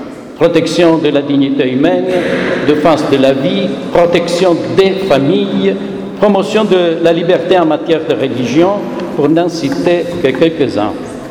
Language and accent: French; Italy; en tant qu'Italien